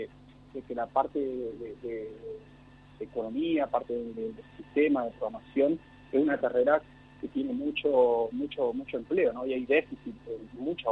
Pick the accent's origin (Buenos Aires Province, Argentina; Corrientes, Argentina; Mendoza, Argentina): Corrientes, Argentina; Goya; Bueno, yo, por ejemplo, vengo de Goya y ahí está también la universidad